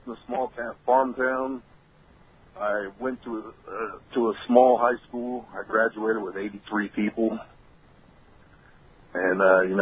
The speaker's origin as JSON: {"language": "English", "town": "Richwood", "region": "Ohio", "country": "United States", "tie": "born or raised there", "also_born_or_lived": "Marion, United States", "said": "Well, you know, I was born in Marion, which has a population of probably 12,000, but in sixth grade, I moved to a town called Richwood, Ohio."}